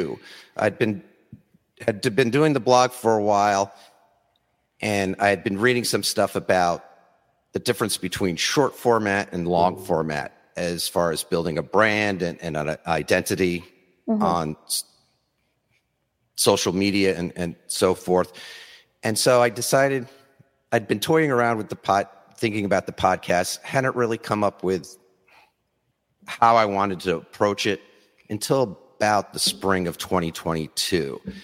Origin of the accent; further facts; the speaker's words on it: New York, United States; I grew up in New York, and one of the first trips I remember as a family was traveling to Gettysburg National Military Park in Pennsylvania.